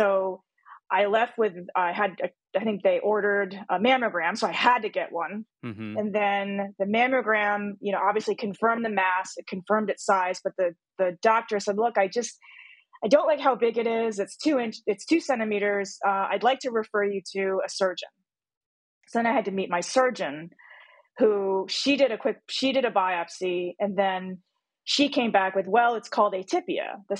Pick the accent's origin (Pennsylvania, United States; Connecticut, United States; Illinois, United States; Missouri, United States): Connecticut, United States; also born or lived in Korea; So not only was I born out of the country, I was born in Korea. And then at birth, I was abandoned. So I don't know my birth parents. And then flew to the States when I was still a baby, and then raised in Connecticut by a Caucasian couple.